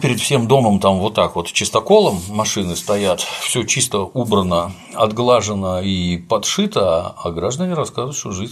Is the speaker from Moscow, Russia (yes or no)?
no; Saint Petersburg, Russia; Детство прошло в Купчино, мы там с Дмитрием Анатольевичем через дорогу проживали, вот, ну, вот жил у меня дом, корабль, 9-й этаж